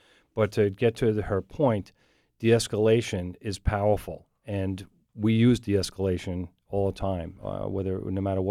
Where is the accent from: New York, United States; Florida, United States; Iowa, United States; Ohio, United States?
New York, United States; I was raised in New York, too, and we knew the officers